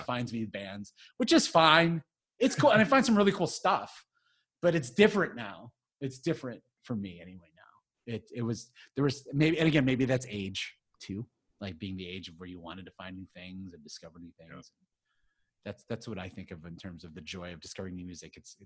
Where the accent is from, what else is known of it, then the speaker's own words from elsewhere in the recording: Illinois, United States; And I grew up in South Suburban Chicago during the 80s and 90s, right?